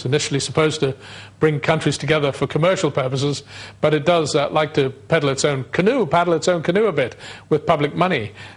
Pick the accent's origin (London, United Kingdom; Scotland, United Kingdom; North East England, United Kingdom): North East England, United Kingdom; Newcastle; I was born in Newcastle, so I'm a Geordie, so it's lovely to have your message.